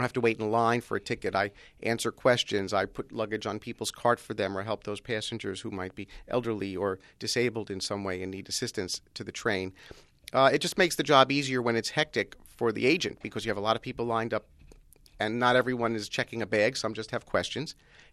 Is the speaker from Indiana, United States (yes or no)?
no; New York City, New York, United States; I remember being a small and growing up in New York City.